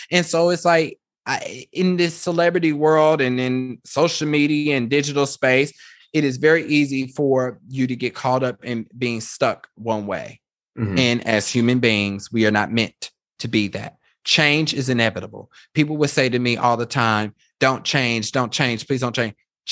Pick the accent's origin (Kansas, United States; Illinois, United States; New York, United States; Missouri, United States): Kansas, United States; when I think about growing up in Kansas, I think that's why people stay in Kansas, is because it's very comfortable.